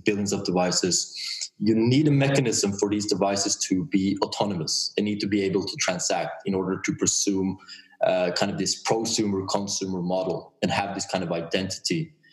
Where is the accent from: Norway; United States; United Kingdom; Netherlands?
Norway; Oslo; from Oslo, Norway.